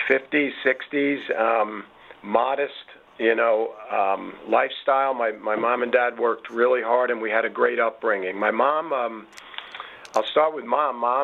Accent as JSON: {"language": "English", "town": "Long Island", "region": "New York", "country": "United States", "tie": "born or raised there", "said": "His job when I was growing up in Long Island was driving a truck"}